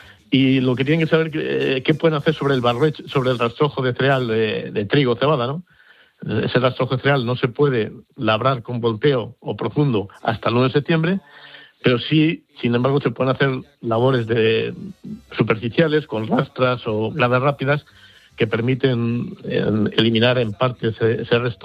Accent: Castile and León, Spain; soy del Cerrato, pero ya sabes que por afinidad también soy de la Moraña. Hoy estoy en la Moraña.

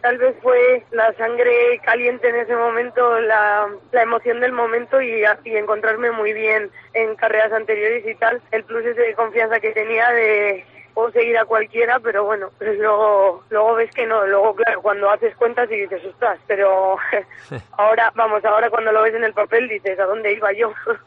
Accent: Palencia, Castile and León, Spain; desde que nací, bueno, dio la casualidad que era Navidad y estaba allí, pero mis padres ya vivían en Palencia. Siempre he vivido en Palencia y Palencia es mi casa y, por supuesto, me siento palentina.

